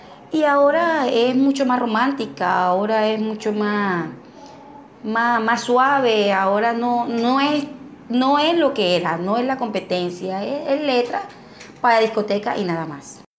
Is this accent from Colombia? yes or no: yes; Caribbean Region, Colombia; Porque yo soy no solamente soy costeña, sino costeña sabanera.